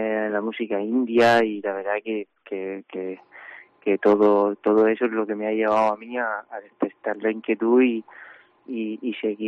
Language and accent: Spanish; Cartagena, Region of Murcia, Spain; soy de aquí, soy de Cartagena. Llevo viviendo el festival desde que tengo uso de razón